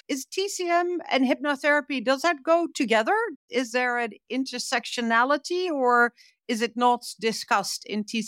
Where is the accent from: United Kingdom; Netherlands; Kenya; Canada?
Netherlands; I grew up in the Netherlands.